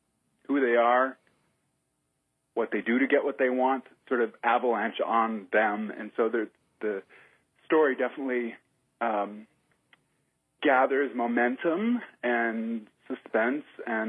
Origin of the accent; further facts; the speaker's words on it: Michigan, United States; I grew up in Michigan, but I spent a lot of time down there as a kid, and then I spent time there as an adult as well.